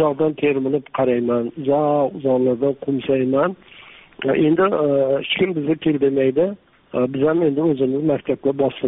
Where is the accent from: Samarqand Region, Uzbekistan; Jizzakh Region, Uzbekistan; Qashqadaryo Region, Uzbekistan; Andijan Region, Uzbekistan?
Jizzakh Region, Uzbekistan; qishlog'im maktabda tug'ilgan qishlog'im Jizzaxdan Malguzor degan tog'da, tagida, tubida.